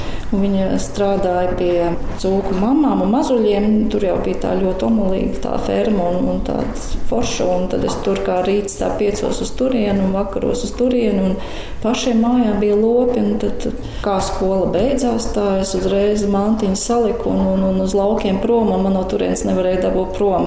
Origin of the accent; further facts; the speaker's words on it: Saldus, Saldus Municipality, Latvia; Esmu dzīvusi un augusi Saldu. Pilsētā augām un dzīvokļos dzīvoja, mainījām tur vienu uz otru, bet brīvais laiks un viss vasars man tika pavadīts laukos.